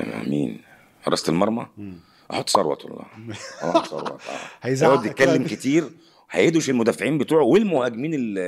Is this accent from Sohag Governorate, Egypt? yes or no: no; Warraq, Giza Governorate, Egypt; انا من الوراق. ماليش علاقه بالنوب